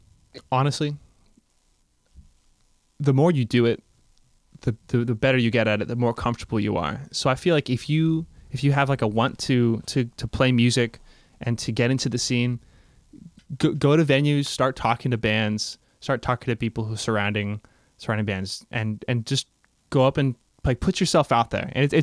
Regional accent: California, United States; four streets down from Hollywood.

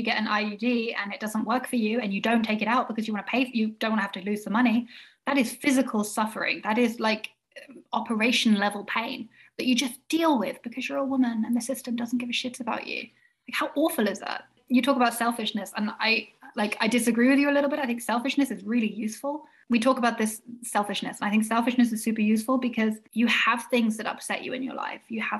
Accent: United Kingdom; How good are we at doing that as British people?

